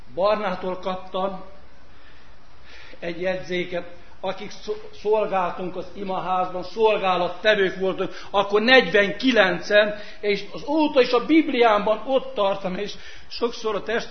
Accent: Sarmaság, Sălaj, Romania; 3 hete, 3,5 hete Sarmaságra voltunk hívva, 75 éves jubileum ünnepély volt, ott születtem, ott nevekedtem, 28 évet töltöttem ott.

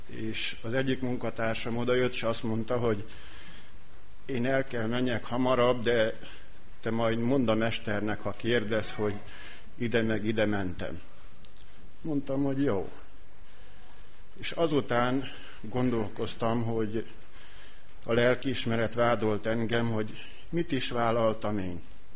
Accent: Kőszegremete, Satu Mare County, Romania; now in Satu Mare, Romania; és én a kőszegremetei gyülekezetben nőttem fel, hívő családban nőttem fel, és lehet, hogy sokan nem tudnak erről, vagy nem ismernek úgy. Az iskoláim miatt a 8. osztály befejezése után kerültem ide Szatmára

